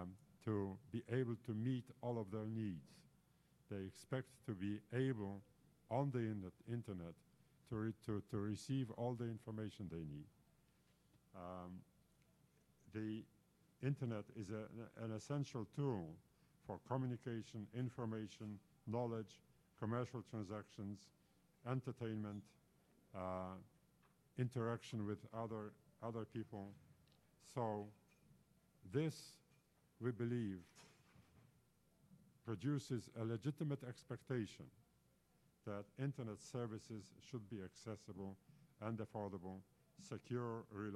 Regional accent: Poland; I come from Poland, so cyberspace in my mind is identified with Siberia.

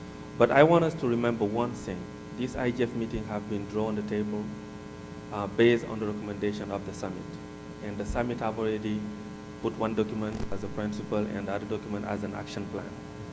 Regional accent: Senegal; English is a second language; I'm from Senegal. My first foreign language is French. English is the second or third.

